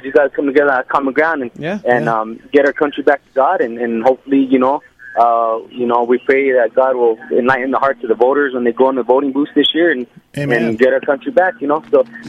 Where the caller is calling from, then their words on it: Colorado, United States; Hey, so I was calling from Colorado.